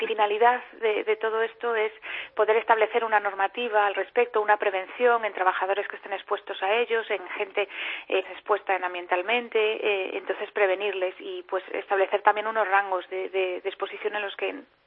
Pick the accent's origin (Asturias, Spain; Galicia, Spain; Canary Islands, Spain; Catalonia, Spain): Galicia, Spain; A Coruña; que yo soy de La Coruña, gallega